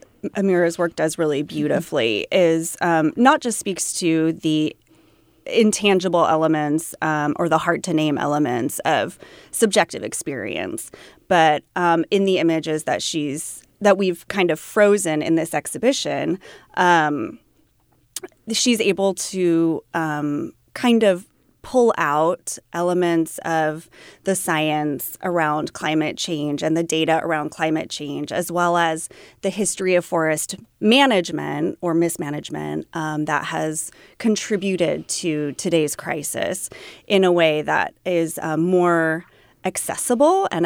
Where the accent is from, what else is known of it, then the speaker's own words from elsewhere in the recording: Placerville, California, United States; Well, I grew up in Placerville and moved away for many years and moved back 7 years ago.